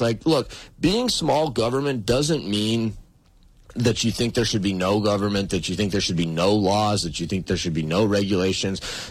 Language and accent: English; Montana, United States; now in Billings, United States; because I grew up over in the Gallatin Valley, you know, I grew up 15 miles, 20 miles from Bozeman. Now I live in Billings.